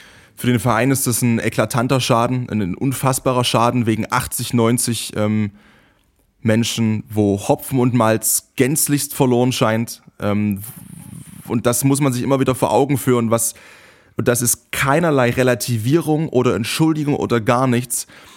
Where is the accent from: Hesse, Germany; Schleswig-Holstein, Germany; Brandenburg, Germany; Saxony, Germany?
Saxony, Germany; ich bin in der Nähe von Dresden geboren und aufgewachsen.